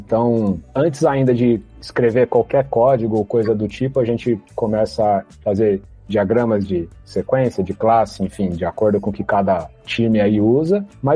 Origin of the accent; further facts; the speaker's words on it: São Paulo, Brazil; Trabalho aqui no Magalu há 3 anos já, sou aqui de São Paulo